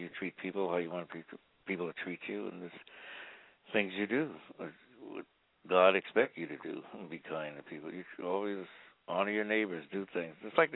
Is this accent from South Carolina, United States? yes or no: yes; Charleston, South Carolina, United States; I was born and raised a Christian in Charleston, South Carolina.